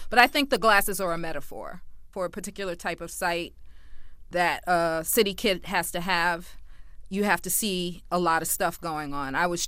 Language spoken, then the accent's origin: English; New York City, New York, United States; No, so we grew up on the Upper West Side, but like I said, the Upper West Side was different in the 70s.